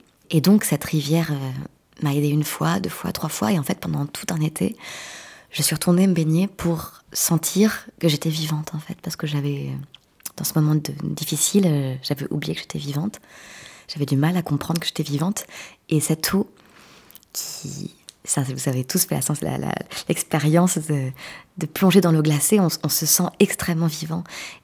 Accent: Brittany, France; Moi, je viens de la mer. J'ai grandi en Sud-Bretagne.

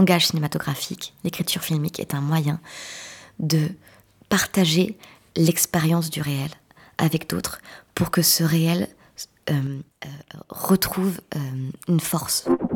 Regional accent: Brittany, France; Moi, je viens de la mer. J'ai grandi en Sud-Bretagne.

